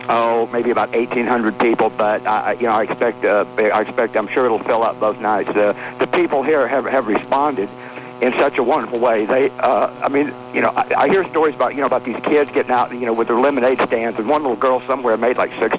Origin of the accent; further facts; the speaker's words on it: Texas, United States; I'm from East Texas. I'm an East Texas enlightened redneck.